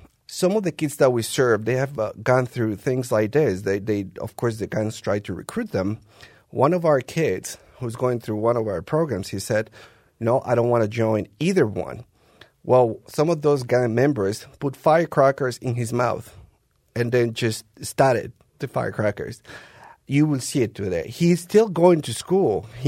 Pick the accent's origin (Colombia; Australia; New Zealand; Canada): Colombia; now in United States; In my case, I come from Colombia, and even having studied and, having jobs down there